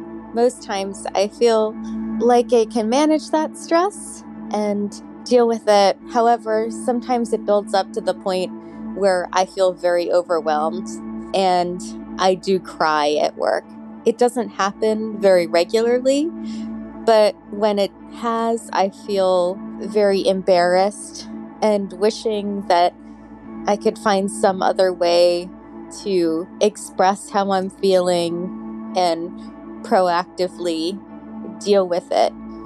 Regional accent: Lancaster, Pennsylvania, United States; I'm from Lancaster, Pennsylvania.

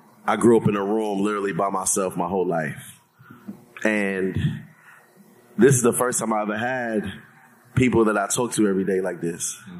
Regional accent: New York, United States; I was, you know, I'm from New York, like we don't just trust that easily.

